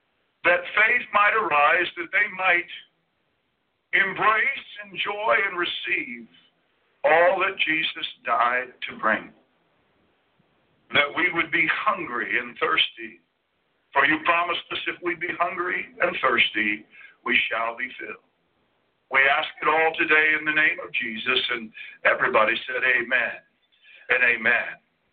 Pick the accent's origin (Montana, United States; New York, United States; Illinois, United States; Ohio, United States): Montana, United States; okay, I know I'm from Montana, but we add 24 hours in a day three times and get up 72 hours.